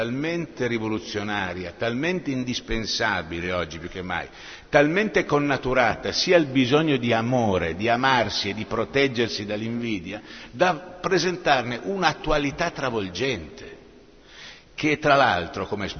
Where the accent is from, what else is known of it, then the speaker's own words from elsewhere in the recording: Rimini, Emilia-Romagna, Italy; io sono riminese di origine e amo Rimini